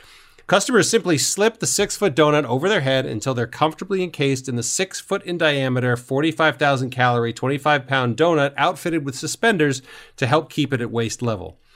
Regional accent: New York, United States; I'm from New York. I don't know anywhere that you guys were talking about.

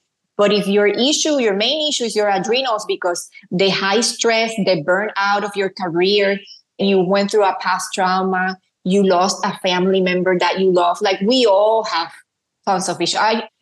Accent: Puerto Rico; now in United States; I moved from Puerto Rico, a country that have a lot of sun exposure. I was always, you know, surrounded with my vitamin D levels probably were really good. But back then I didn't know. Right. So then I moved to Illinois.

